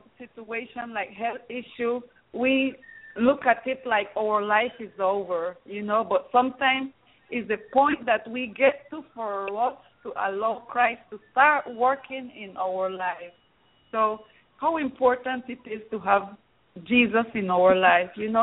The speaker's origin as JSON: {"language": "English", "country": "Colombia", "lives_now": "Alabama, United States", "said": "I'm from Colombia, South America, a small island in the Caribbean, and married to my husband … We have two children. I'm living here in Alabama"}